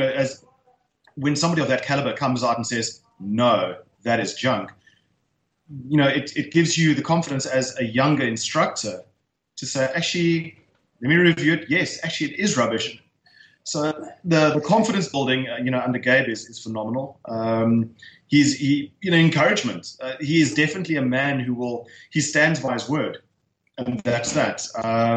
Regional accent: South Africa; I'm a South African male. As with most South African males, after school I went to the military.

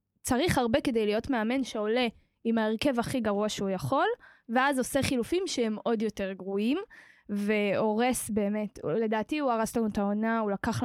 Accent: Beersheba, Southern District, Israel; כן, כי גדלתי שם.

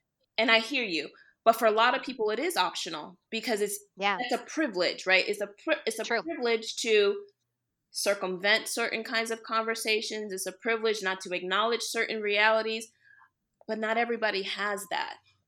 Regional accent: New York City, New York, United States; So for me, I grew up in New York City

